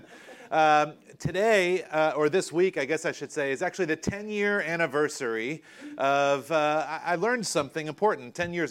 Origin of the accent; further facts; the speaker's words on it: North Carolina, United States; I grew up in North Carolina, and we would light off fireworks.